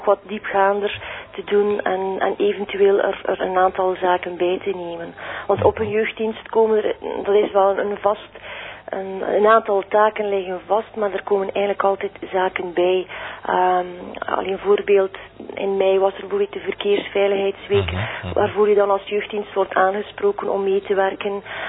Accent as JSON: {"language": "Dutch", "town": "Kleit", "region": "Flanders", "country": "Belgium", "lives_now": "Maldegem, Belgium", "said": "Ja, ik ben eigenlijk van Kleid, maar nu woon ik in Maldegem."}